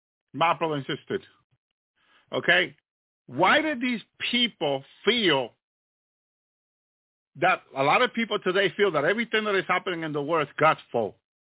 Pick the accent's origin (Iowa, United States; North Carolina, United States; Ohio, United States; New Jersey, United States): New Jersey, United States; also born or lived in Massachusetts; So I seen so many situations growing up in New Jersey. Walking around New York, living 17 years in Massachusetts